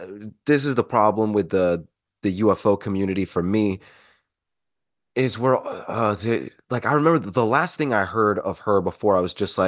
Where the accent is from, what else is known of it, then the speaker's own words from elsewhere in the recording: Eagle River, Alaska, United States; moved away; I recently, before the new year, went back to Anchorage, Alaska. I was raised in Eagle River, so anyone that's not familiar with Alaska, it's right outside. It's the closest thing to Anchorage.